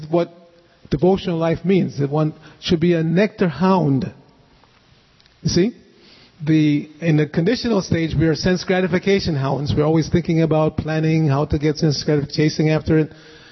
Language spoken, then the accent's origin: English; New York City, New York, United States; also born or lived in Jamaica; I was born in Jamaica, raised in New York City.